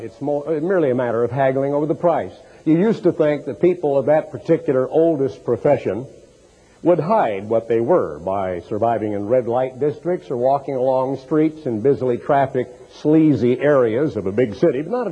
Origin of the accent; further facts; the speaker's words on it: Portland, Oregon, United States; born there; I'm an American. I was born in Portland, Oregon in 1930, and I grew up during World War II as a young, impressionable teenager.